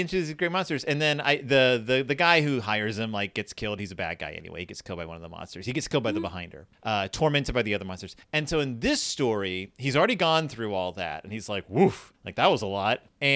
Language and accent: English; the South, United States; I grew up in the South, which is close enough to know that girl could be used in a non-offensive way